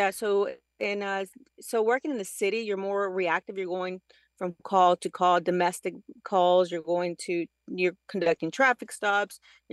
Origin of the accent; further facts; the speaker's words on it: Texas, United States; I'm born and raised in Texas and my family's out there.